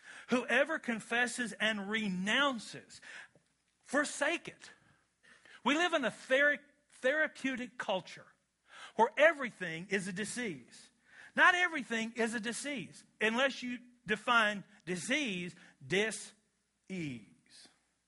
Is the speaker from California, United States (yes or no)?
no; Kentucky, United States; I'm a guy. I'm an American. I'm a Christian. I'm from Kentucky.